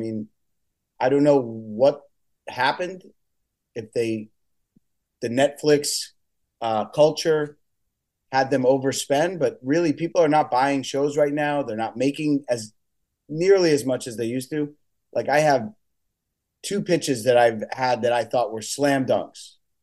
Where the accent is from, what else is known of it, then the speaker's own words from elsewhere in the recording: Westchester, New York, United States; I grew up in Westchester, New York, and there was something called Scarsdale Summer Music Theater.